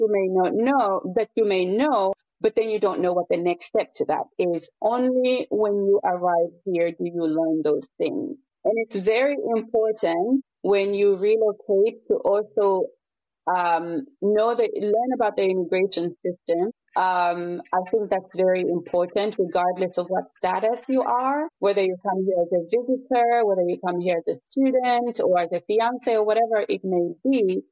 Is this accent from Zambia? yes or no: yes; Lusaka, Lusaka Province, Zambia; because I'm, you know, from Lusaka. I grew up in Lusaka.